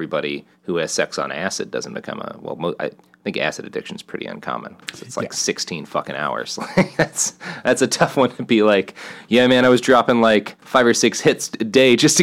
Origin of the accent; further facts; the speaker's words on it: Plano, Texas, United States; I grew up in Plano